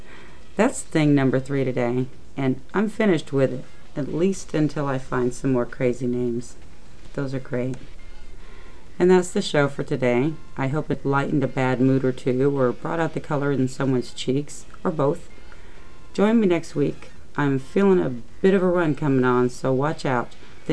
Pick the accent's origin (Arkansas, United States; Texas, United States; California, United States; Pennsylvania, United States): Texas, United States; here in my home state of Texas, you got Bigfoot, Cut and Shoot, Ding Dong, Earth, Egypt, Happy